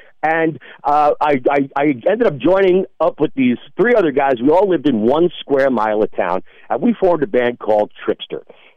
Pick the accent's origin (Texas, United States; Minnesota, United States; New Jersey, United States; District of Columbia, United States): New Jersey, United States; I grew up in New Jersey, of all places, can you believe that?